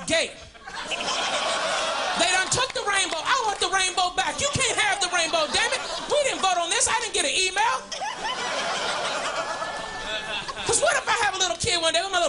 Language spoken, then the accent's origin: English; Houston, Texas, United States; I'm from Houston, Texas.